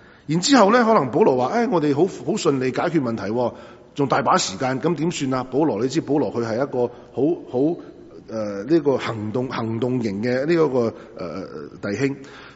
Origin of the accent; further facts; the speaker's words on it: Guangdong, China; 特別我哋廣東人啊乜都食㗎嘛